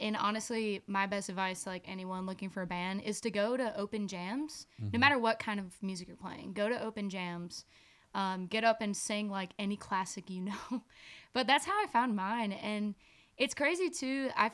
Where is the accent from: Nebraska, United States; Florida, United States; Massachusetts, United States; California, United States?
Florida, United States; Alva; Anyway, so I'm from Alva, which is inland of Fort Myers.